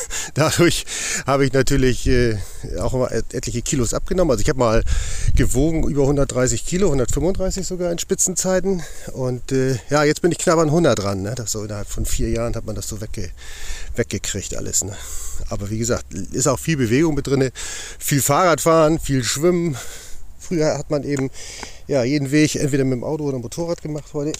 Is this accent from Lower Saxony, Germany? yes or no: yes; Rübke, Lower Saxony, Germany; Ich bin zwischen Neuwurmsdorf und Rübke. Rübke ist mein Heimatort und ich bin hier im Naturschutzgebiet bei Neuwurmsdorf.